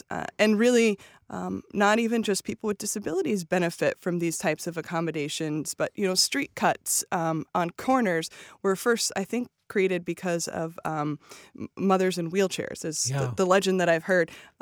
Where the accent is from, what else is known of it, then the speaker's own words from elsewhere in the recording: California, United States; now in Ohio, United States; No, I'm a Californian native, yes. And I love Ohio with a passion